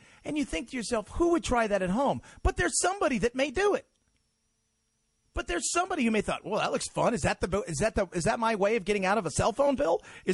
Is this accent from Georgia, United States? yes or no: yes; Georgia, United States; Since I'm from Georgia